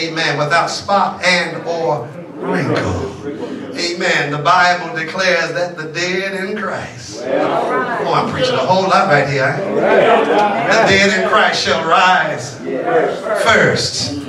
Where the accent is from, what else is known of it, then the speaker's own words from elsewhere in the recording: Compton, California, United States; I told y'all I was from Compton. I told y'all that already.